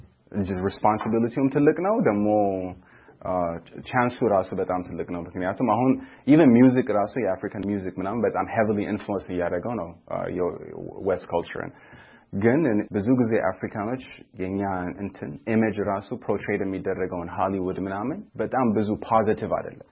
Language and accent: Amharic; Los Angeles, California, United States; ግማሹ ደግሞ ሎስ አንጀለስ ነው የተሰራው ልክ እንዳልከው እኔ እዚህ ስለሆነ ያደኩት